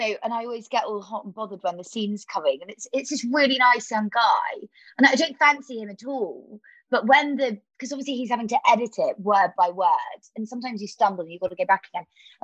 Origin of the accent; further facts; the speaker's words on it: South West England, United Kingdom; I know about growing up in Devon and having lots of girlfriends and falling in love and loving all of the stuff like that.